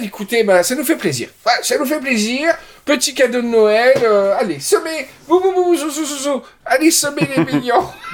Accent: Saint-Étienne, Auvergne-Rhône-Alpes, France; accent: Saint-Étienne; J'ai l'accent de Saint-Etienne.

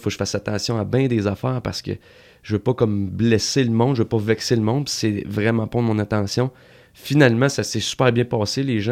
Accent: Quebec, Canada; je suis un Québécois, je parle français, puis ma première langue c'est le français.

